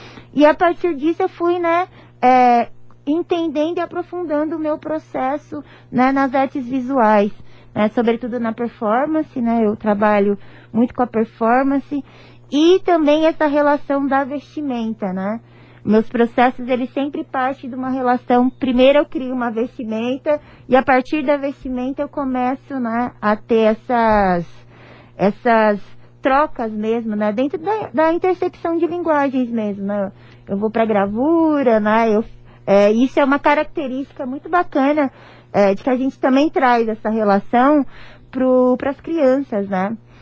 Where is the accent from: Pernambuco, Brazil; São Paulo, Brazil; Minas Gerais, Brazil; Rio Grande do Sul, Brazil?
São Paulo, Brazil; São Joaquim da Barra; moved away as an adult; Eu sou de São Joaquim da Barra, nascida e criada lá, mas eu fui para São Paulo com 19 anos.